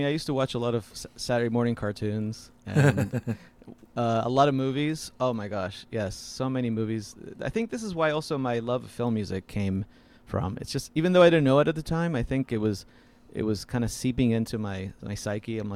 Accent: Argentina; accent: Argentine; English is a second language; So my Argentine accent was eliminated immediately. I had a very thick accent.

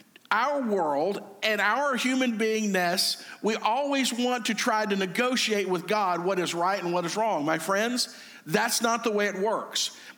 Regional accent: United States; as an American, there are certain nations that we were brought up that if you heard the name of that nation, guess what? You hated them.

